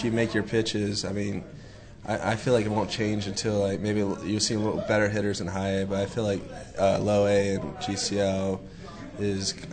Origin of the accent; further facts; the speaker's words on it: Florida, United States; also born or lived in Rhode Island; I was born in Rhode Island, but I grew up watching the Florida Marlins when I moved to Florida when I was six